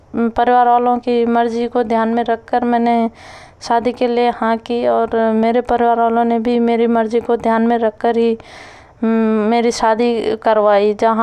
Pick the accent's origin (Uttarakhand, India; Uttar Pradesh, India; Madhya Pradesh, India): Uttarakhand, India; Sila Talla; now in New Delhi, India; मैं उत्तराखंड जिला पौड़ी गढ़वाल ब्लॉक नैनडांडा ग्राम सिला तल्ला की रहने वाली हूँ। मैं इस समय नई दिल्ली ईस्ट विनोद नगर में मकान नंबर 416 में अपने परिवार के साथ रह रही हूँ।